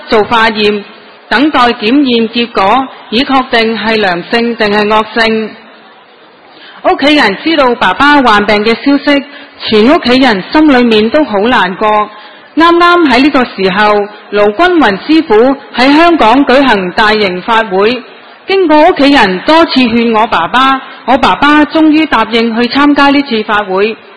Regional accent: Macau; 大家好，我是来自澳门的同修，

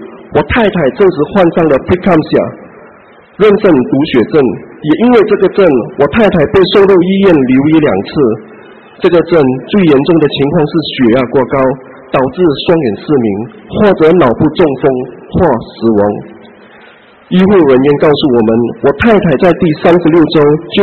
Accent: Malaysia; 我是来自马来西亚

